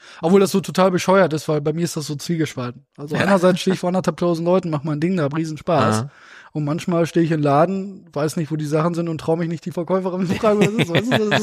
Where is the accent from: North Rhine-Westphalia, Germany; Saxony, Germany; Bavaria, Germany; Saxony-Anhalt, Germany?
North Rhine-Westphalia, Germany; Beelen; wo ich komme ja aus Beelen, ist ja auch kein Geheimnis